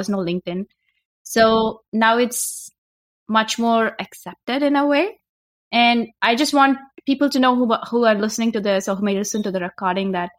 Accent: India; moved away as an adult; now in United States; So I'm originally from India. I studied physics in India

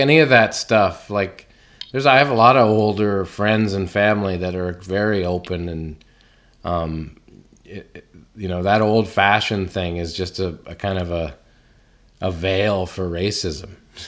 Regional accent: Canada; So, in growing up in Canada, there was a lot of that.

